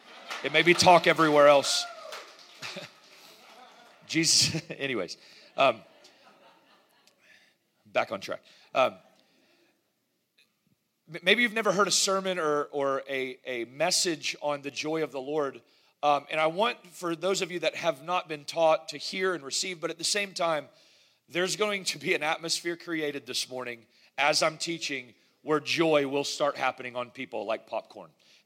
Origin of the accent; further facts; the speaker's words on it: Florida, United States; Is I grew up in the Panhandle region of northwestern Florida, and we planted our first Summit Church there in the Panhandle region of northwestern Florida.